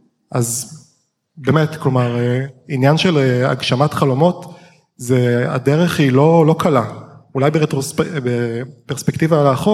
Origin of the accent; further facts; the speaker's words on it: Haifa, Haifa District, Israel; אני נולדתי וגדלתי בחיפה, בבית שמאוד אוהב ספורט ומתעניין בספורט